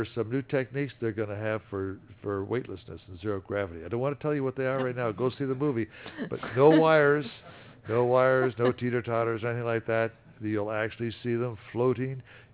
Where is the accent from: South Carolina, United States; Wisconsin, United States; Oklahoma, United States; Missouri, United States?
Wisconsin, United States; Milwaukee; because I came from Milwaukee, Wisconsin. But I got assigned to Moffett Field, California